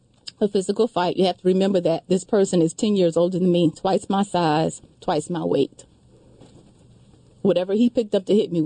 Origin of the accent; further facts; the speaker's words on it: the South, United States; And growing up in the South, being the only girl, my gender cast me into a certain role.